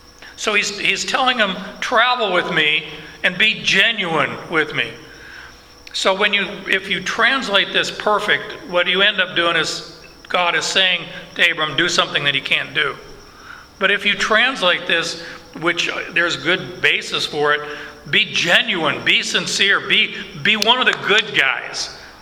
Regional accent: Canada; I'm Canadian, German, Mennonite.

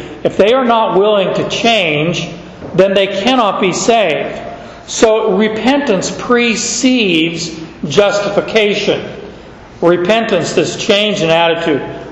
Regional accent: Phoenix, Arizona, United States; I grew up in Phoenix. I never saw snow.

